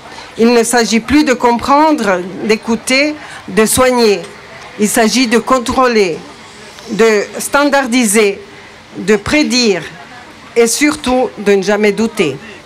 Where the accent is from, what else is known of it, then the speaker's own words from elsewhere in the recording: Ticino, Switzerland; accent: Ticinese; Veuillez excuser un peu mon petit accent tessinois.